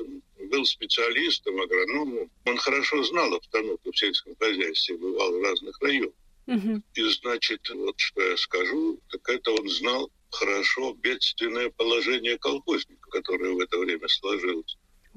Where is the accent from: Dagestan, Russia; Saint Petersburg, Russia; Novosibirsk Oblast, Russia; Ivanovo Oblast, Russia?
Saint Petersburg, Russia; Leningrad; Ну, я говорю, из Ленинграда.